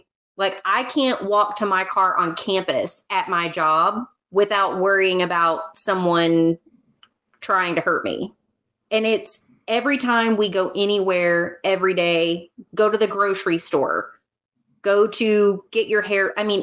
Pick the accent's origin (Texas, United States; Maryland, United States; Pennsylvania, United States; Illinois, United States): Texas, United States; it's not just because I'm from Texas